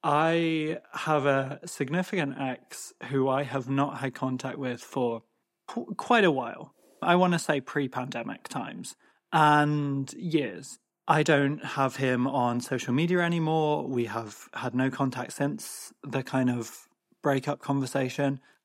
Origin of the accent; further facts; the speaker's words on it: Ireland; Or does me as an Irish guy dumping you mean that you now hate all immigrants